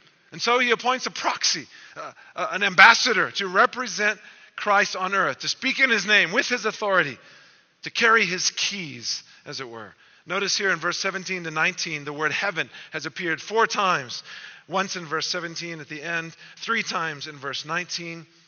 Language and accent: English; South Africa; here we are as South African citizens, permanent residents.